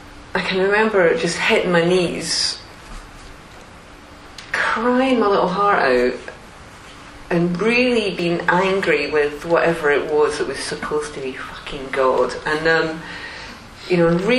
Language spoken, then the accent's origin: English; Scotland, United Kingdom; I was brought up in Scotland, and there's a fair amount of drinking that goes on in Scotland.